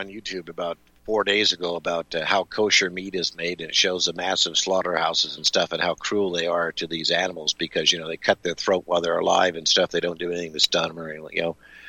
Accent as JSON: {"language": "English", "region": "Montana", "country": "United States", "said": "I'm from Montana. I've watched butchers, you know, where they come out to the farms and stuff like that to do a cow or a bull or something like"}